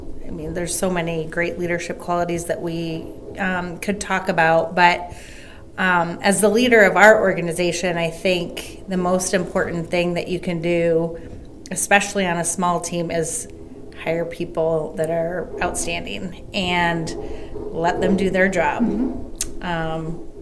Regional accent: Marion, United States; I was born and raised in Marion, so the community really means a lot to me.

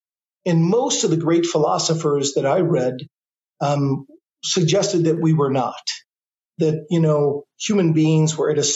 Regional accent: New York, United States; But I grew up in Western New York in a very small town between Buffalo and Rochester.

